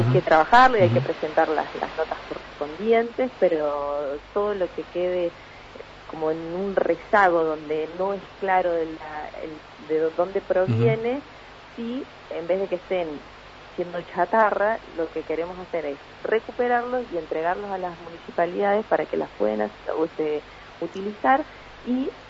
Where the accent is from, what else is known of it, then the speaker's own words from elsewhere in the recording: Argentina; somos todos argentinos